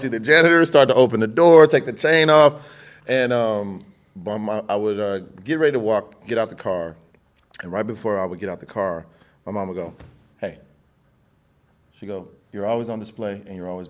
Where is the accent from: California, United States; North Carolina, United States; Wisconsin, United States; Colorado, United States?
California, United States; Los Angeles; I grew up in Crenshaw. I went to Beverly Hills.